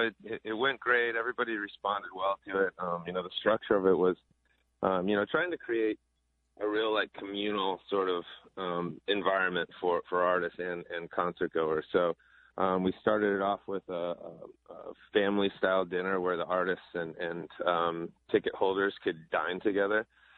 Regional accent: Iowa, United States; I think I'm kind of tripling down on Iowa, tripling down on, my home state, and trying to make this a real haven for live music.

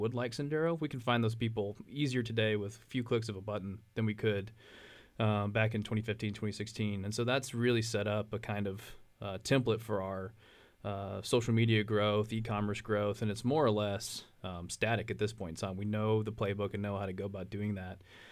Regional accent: Waco, Texas, United States; We're like, no, we're from Waco. Like, well, Waco, where's that?

